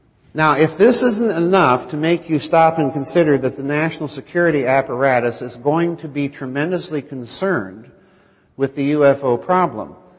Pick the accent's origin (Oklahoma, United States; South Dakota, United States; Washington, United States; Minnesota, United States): South Dakota, United States; Let's go to my home state of South Dakota, okay?